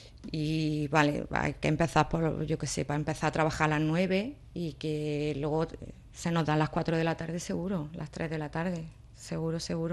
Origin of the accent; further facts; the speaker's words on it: Andalusia, Spain; lo que quiero enseñar es mi tierra. Por eso de aquí he elegido la zona